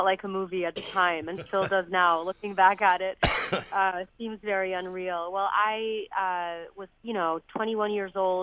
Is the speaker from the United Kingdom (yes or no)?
no; Egypt; also born or lived in New York, United States; I grew up in Egypt and was born in New York.